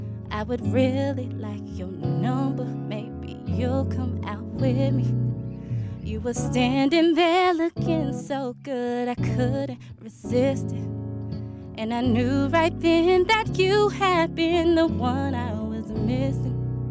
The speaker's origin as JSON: {"language": "English", "town": "Wilson", "country": "United States", "tie": "born or raised there", "said": "So growing up in Wilson was wonderful. Very small."}